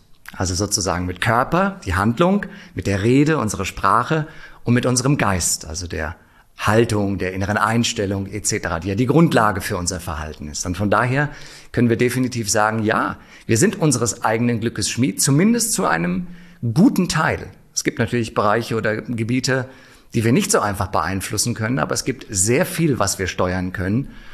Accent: Frankfurt, Hesse, Germany; Ich bin gebürtiger Frankfurter

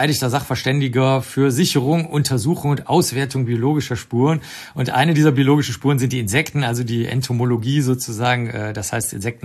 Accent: Germany; accent: German; ich habe einen super starken deutschen Akzent auf Englisch

